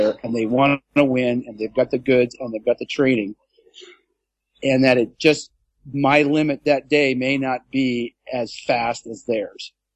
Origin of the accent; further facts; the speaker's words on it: Hawaii, United States; born there; I was born in Hawaii. I started swimming in Hawaii.